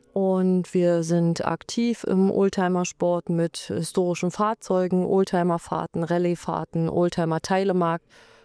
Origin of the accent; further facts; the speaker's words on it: Werneuchen, Brandenburg, Germany; ich komme aus Wernäuchen, bin auch sozusagen Ureinwohnerin dort. Der Ort Wernäuchen liegt östlich von Berlin in Richtung ostdeutsche Grenze. Man könnte sagen, zwischen Berlin und Polen liegt Wernäuchen rum.